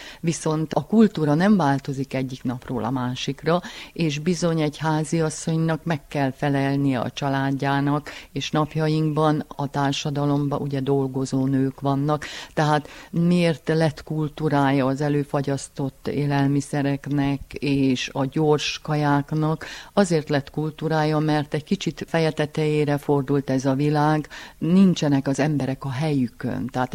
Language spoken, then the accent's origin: Hungarian; Cluj-Napoca, Cluj County, Romania; born or raised there